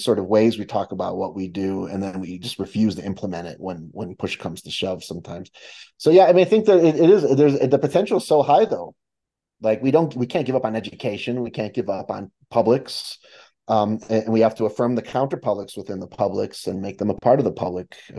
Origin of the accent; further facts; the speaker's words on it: Chicago, Illinois, United States; And I got to tell you, as a Chicagoan, and Chicago has amazing food that I grew up